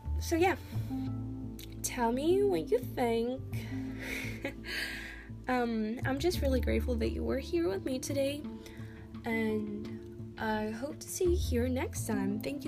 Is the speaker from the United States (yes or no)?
no; Ukraine; So, personally, I'm from Ukraine, so I never actually heard about him.